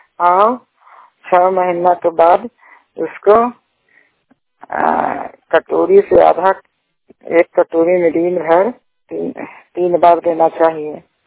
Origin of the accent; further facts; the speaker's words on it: Chhathi Bhausi, Bihar, India; छठी भौसी के रहने वाले हैं, थाना हिलसा जिला नरंदा के निवासी हूँ